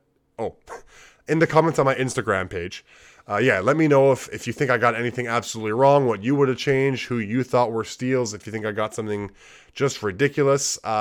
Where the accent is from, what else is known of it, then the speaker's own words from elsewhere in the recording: Canada; But, I mean, as a Canadian, I'm a bit biased